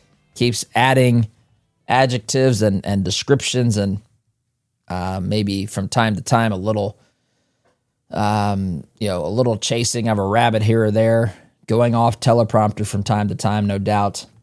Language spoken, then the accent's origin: English; Indiana, United States; I'm Indiana-based in the sense that I'm from Indiana